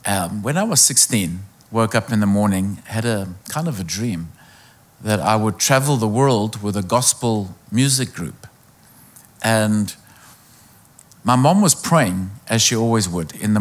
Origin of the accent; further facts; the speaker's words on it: Johannesburg, Gauteng, South Africa; I am from South Africa, but please don't hold that against me. But I carry a British passport. I'm not sure if that was better or worse. So I'm born and raised in Johannesburg.